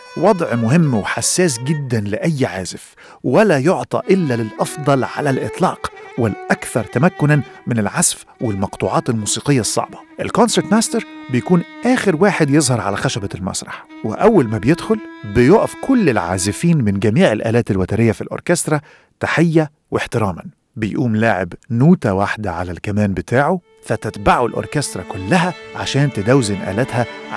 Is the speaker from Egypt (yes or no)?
yes; Egypt; accent: Egyptian; وعلشان عاش في سيدني طول عمره ما فهمش لكنتي المصرية